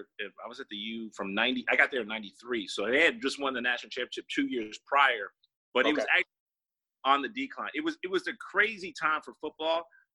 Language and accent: English; New York, United States; growing up in New York, my school was always, I wanted to go to Syracuse, man. I wanted to go to the Cuse.